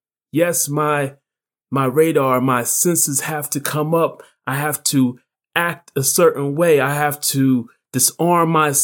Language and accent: English; United States; Growing up in America, my radar, when I get pulled over and it's by a white cop, it's there's tension, there's fear.